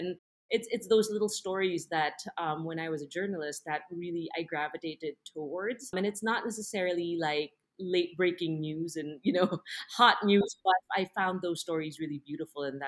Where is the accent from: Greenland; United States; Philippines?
Philippines; growing up in the Philippines, so far from where movies were being made